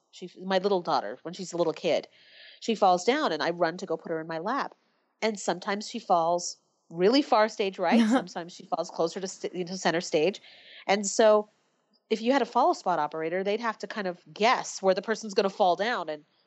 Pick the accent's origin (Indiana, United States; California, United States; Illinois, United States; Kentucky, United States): California, United States; San Francisco; Yes. I'm from San Francisco.